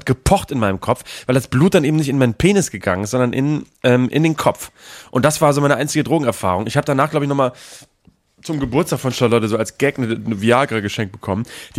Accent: Bremen, Germany; Ich komme aus Bremen Nord

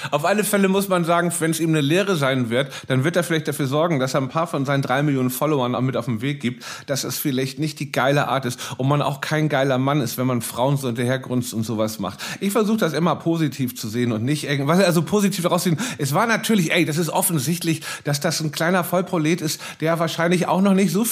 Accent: Hamburg, Germany; Ich bin Hamburger

